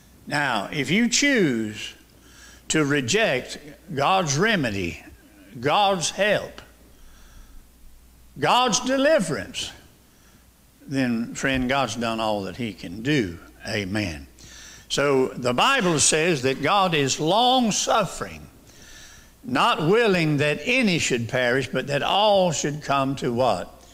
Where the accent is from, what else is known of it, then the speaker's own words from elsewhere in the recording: the South, United States; born there; I'm glad I was born in the South.